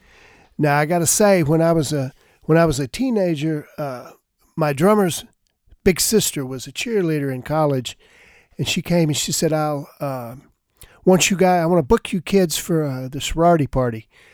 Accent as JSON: {"language": "English", "town": "Dallas", "region": "Texas", "country": "United States", "lives_now": "Austin, United States", "said": "Austinite from Dallas, Texas. Been here a long time"}